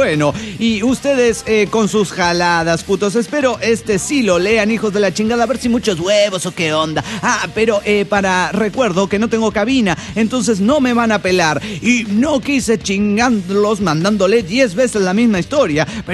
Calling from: Cancún, Quintana Roo, Mexico; de Cancún, México.

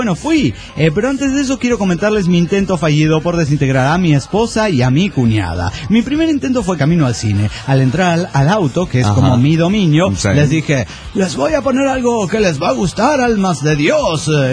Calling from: Montreal, Quebec, Canada; desde Montreal, Canadá.

